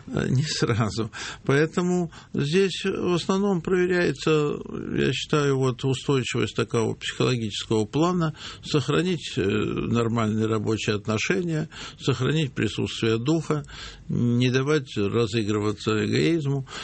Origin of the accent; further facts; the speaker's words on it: Saint Petersburg, Russia; я был мальчишкой ленинградец, то есть для меня бетон, асфальт, скрежет трамвайных колес, это вот мое